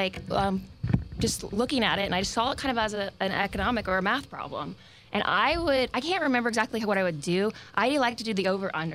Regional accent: Austin, Texas, United States; now in Las Vegas, United States; I grew up in Texas.

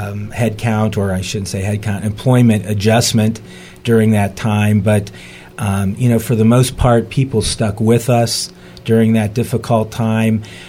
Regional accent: Canton, Ohio, United States; Well, I am not a Indiana native. I grew up in Canton, Ohio, so most people know the Pro Football Hall of Fame.

